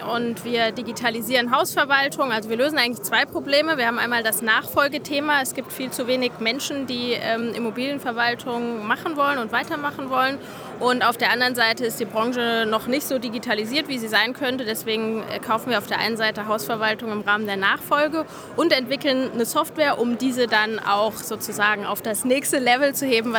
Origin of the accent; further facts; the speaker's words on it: Hesse, Germany; born there; Also mein Lebensmittelpunkt, würde ich schon sagen, ist nach wie vor hier in Mittelhessen. Ich bin ja in Mittelhessen geboren, habe in Mittelhessen studiert und jetzt hier in Mittelhessen gegründet.